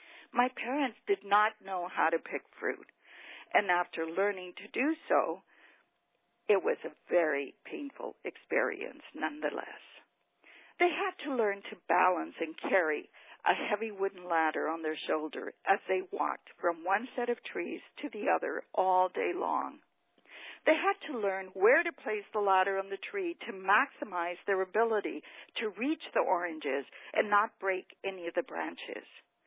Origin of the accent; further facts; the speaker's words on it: Porterville, California, United States; also born or lived in Mission, Texas; I grew up in Porterville, California, in the 1960s. I was a farm worker. We arrived in Porterville from Mission, Texas on March 5, 1961.